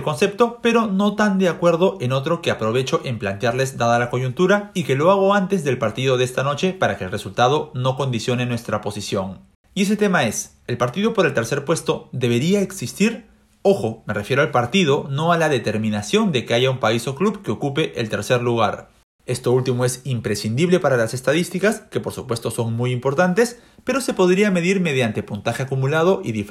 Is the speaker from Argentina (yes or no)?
no; Peru; y especialmente siendo peruanos. Cuando en 2011 le ganamos a Venezuela y en 2015 a Paraguay, aquí lo festejamos.